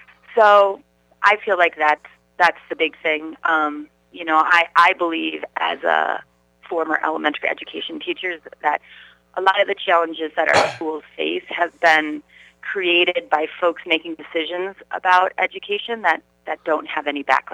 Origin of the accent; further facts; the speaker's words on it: Madison, Wisconsin, United States; So my background is I grew up here in Madison, graduated from West High School in 1990.